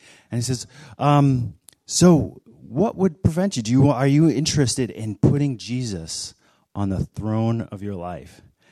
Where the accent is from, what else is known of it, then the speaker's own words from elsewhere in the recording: Worcester, Massachusetts, United States; I come home to my hometown, which is in Worcester, Mass.